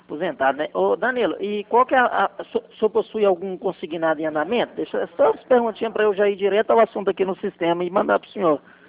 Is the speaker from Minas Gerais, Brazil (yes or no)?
yes; Minas Gerais, Brazil; Eu sou natural de Minas, né?